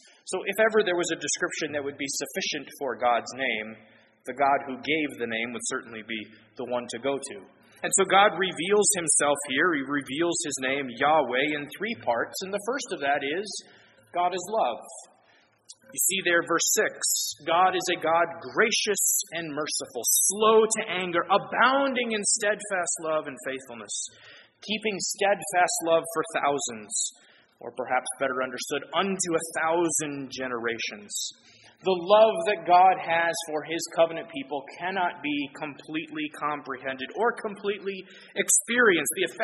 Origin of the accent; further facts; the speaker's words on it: Atlanta, Georgia, United States; born there; Even though I was born in Atlanta, which is not anywhere near water